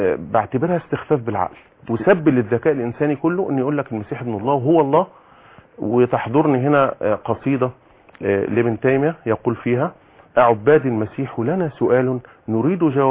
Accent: Zeitoun, Cairo Governorate, Egypt; also born or lived in Heliopolis; انا بالمناسبة من مواليد مصر الجديدة وعشت وتربيت في الزيتون بجوار كنيسة تسمى العذراء مريم اللي هي القديمة.

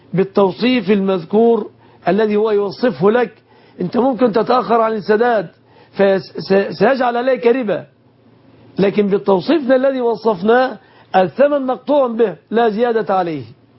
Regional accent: Egypt; بلادنا مصر

